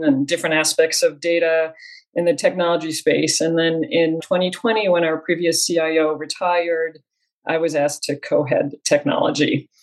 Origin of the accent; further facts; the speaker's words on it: France; So I was born and raised in France. My father is from a French working class family outside of Paris. My mom is American and from a conservative Jewish family in New York